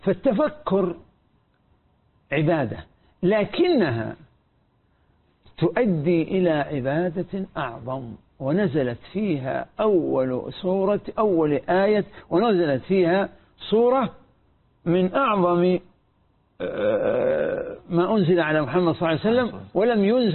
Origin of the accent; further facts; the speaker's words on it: Saudi Arabia; عندنا في السعودية